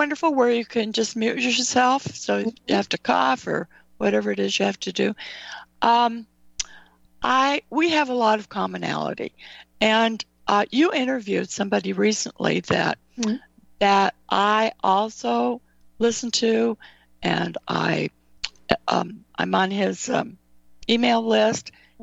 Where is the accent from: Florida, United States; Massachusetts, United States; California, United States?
California, United States; Sacramento; And you live in California. I grew up in Sacramento.